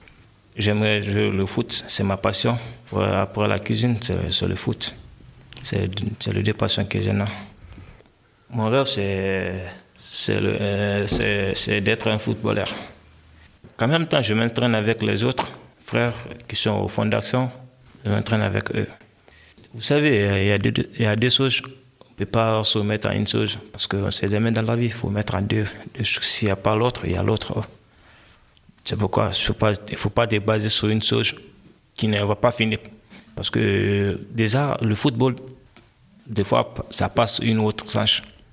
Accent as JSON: {"language": "French", "country": "Guinea", "moved": "yes", "lives_now": "Europe", "said": "Je viens de Guinée-Conakry. Je suis rentré en Europe. Ça fait le 26 janvier, j'aurai un an en Europe. Je suis venu par mer méditerranée."}